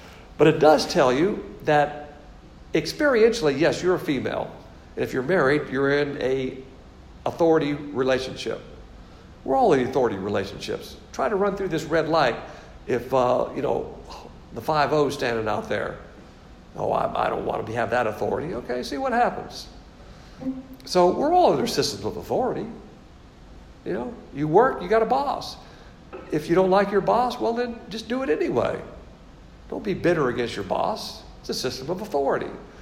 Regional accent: the South, United States; As a Southerner, we always put females on a pedestal.

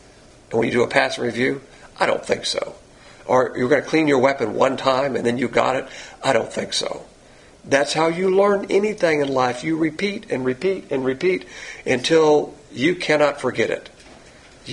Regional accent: the South, United States; Just like me, I'm a Southerner. I love Southerners.

